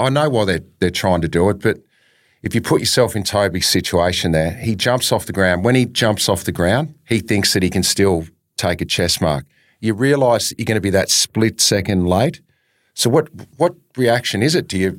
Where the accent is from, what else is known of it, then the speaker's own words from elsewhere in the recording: Tasmania, Australia; My best mate that I grew up with in Tassie